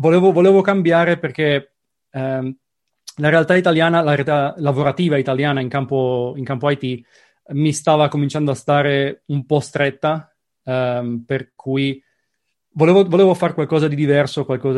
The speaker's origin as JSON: {"language": "Italian", "town": "Trieste", "region": "Friuli-Venezia Giulia", "country": "Italy", "tie": "born or raised there", "also_born_or_lived": "Tuscany", "moved": "as an adult", "lives_now": "Hong Kong", "said": "Mi sono trasferito a Hong Kong dalla Toscana, ma io sono nativo di Trieste, quindi anche l'accento probabilmente un po' si sente."}